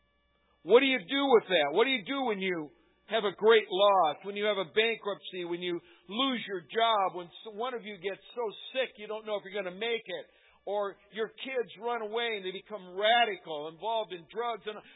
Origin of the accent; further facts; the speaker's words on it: Michigan, United States; And but when I grew up in Michigan, and I grew up in farming country, and there was this big barn across the dirt road from where we lived.